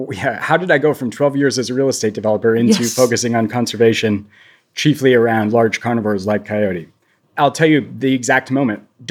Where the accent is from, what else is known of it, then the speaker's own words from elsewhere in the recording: Maine, United States; in my home state of Maine